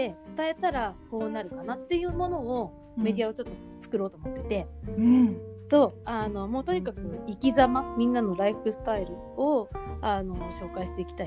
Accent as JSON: {"language": "Japanese", "region": "Tokyo", "country": "Japan", "tie": "born or raised there", "said": "要はずっと私東京生まれで東京育ちで、何もそこに対して疑問も感じていなかったのね"}